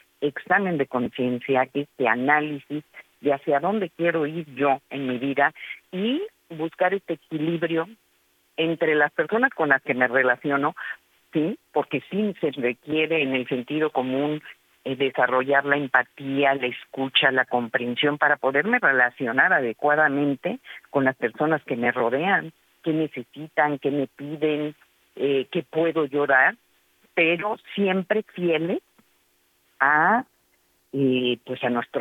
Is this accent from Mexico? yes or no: yes; Mexico; también estos valores que hemos, como católicos, como mexicanos, ¿no? Y yo digo mexicanos porque muchas personas, o latinos, tenemos estos valores de familia, de pareja.